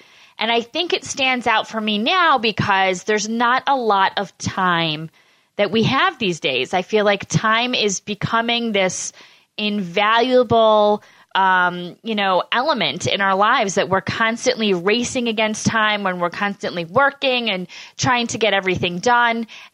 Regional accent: Syracuse, New York, United States; this all kind of cultivated from my background when I was growing up in Syracuse.

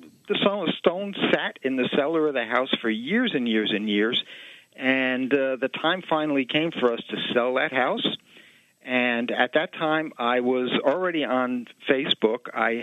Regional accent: Port Chester, New York, United States; As I mentioned, we grew up in Portchester.

